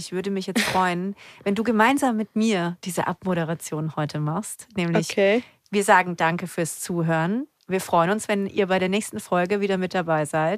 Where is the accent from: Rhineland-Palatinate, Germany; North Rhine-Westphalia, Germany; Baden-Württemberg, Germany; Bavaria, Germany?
Baden-Württemberg, Germany; Karlsruhe; born there; Ich bin in Karlsruhe geboren. Ja, ich bin Badnerin, lustigerweise. Mein Papa ist aber Schwabe. Also ich bin so eine Neigschmeckte, kann man sagen. Also ich bediene so beides. Mhm. Aber man hört es, glaube ich, bei mir einfach gar nicht, wo ich herkomme.